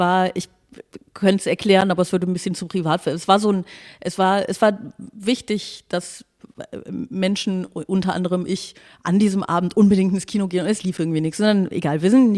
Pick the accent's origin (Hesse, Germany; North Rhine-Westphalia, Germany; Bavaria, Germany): North Rhine-Westphalia, Germany; Aachen